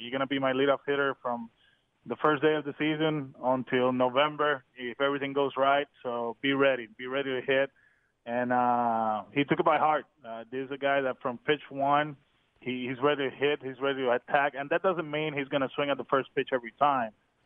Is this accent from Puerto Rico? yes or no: yes; Caguas, Puerto Rico; I managed winter ball in Puerto Rico. I actually managed my hometown team, the Caguas Criollos.